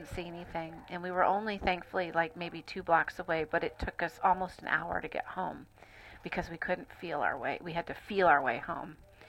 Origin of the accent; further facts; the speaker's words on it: White Bear Lake, Minnesota, United States; I am from White Bear Lake.